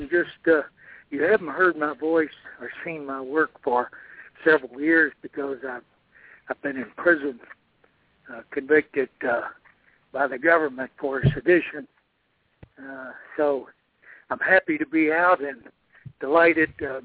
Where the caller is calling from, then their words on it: Richmond, Indiana, United States; Yeah, I'm calling from Richmond, Indiana.